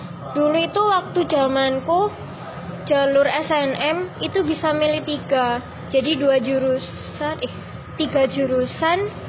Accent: Malang, East Java, Indonesia; Nah, cari-cari ternyata aku kan dari Malang, terus cari ternyata Fakultas Psikologi itu ada di UB, di UM, sama di Muhammadiyah.

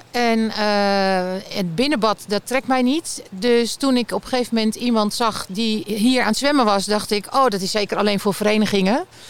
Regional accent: Weesp, North Holland, Netherlands; Ik kom wel uit de buurt. Ik kom uit Weesp.

